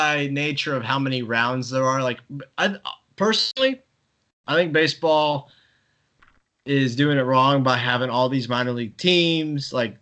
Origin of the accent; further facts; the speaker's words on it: Texas, United States; Because I'm from Texas, and like Virginia to me was way too cold.